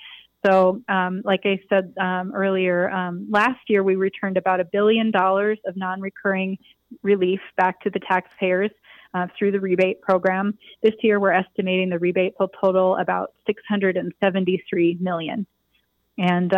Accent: North Dakota, United States; moved away as an adult; now in Santa Fe, United States; I'm not a native New Mexican, but New Mexico has been my home since 2003. I came here after college. I grew up in North Dakota, actually, and went to college and then moved right to New Mexico.

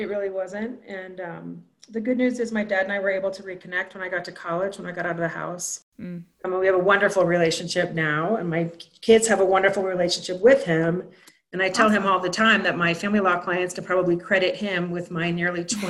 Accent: Lafayette, Colorado, United States; Well, I grew up here in Colorado in Lafayette when it was a much smaller town than it is today.

